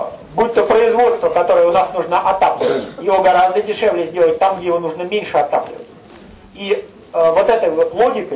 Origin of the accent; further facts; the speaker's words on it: Saint Petersburg, Russia; из Петербурга, Ленинграда.